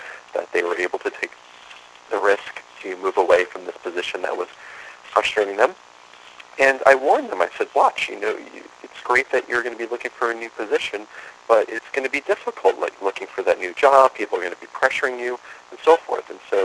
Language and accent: English; Brooklyn, New York, United States; no, I was born in Brooklyn, closer to Coney Island, and by the time I was 13 years old, I had been shot at, I had been robbed at knife point